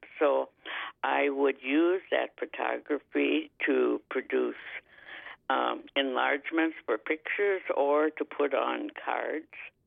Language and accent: English; Minnesota, United States; Well, I'm originally from Minnesota, South Central Minnesota, and have lived in many parts of the world since then.